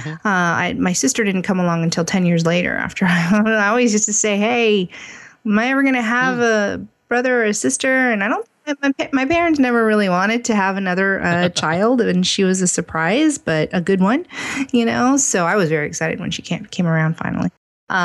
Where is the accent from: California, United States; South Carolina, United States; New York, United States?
California, United States; Ontario; also born or lived in Los Angeles; Oh, I was born in Los Angeles, but I lived in Ontario.